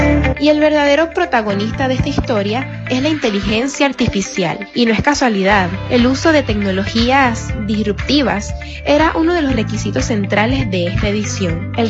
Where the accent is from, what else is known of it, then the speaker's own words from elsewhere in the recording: Venezuela; Lo que nos define como venezolanos es nuestra capacidad de crear, de innovar y de salir adelante incluso en los momentos más difíciles.